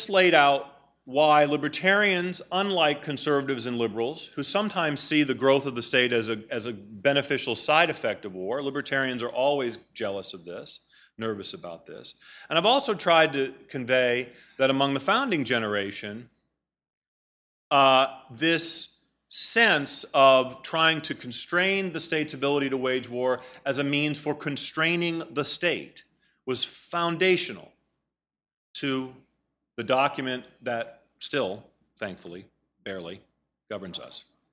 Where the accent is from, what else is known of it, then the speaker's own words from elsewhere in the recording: United States; enormous costs on us as American taxpayers.